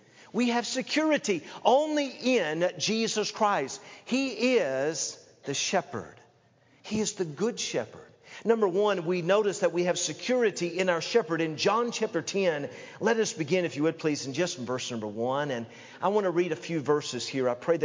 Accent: Knoxville, Tennessee, United States; also born or lived in Illinois; But before that, I grew up in Knoxville, Tennessee.

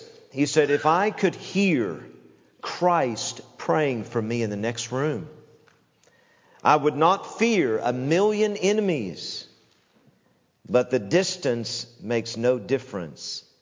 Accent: Tennessee, United States; I remember years ago growing up in Tennessee

